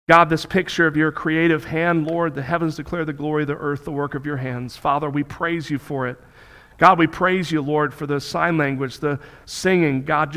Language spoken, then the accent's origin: English; Florida, United States; Palm Sunday to me resonates with me due to the fact that I grew up in South Florida the majority of my childhood.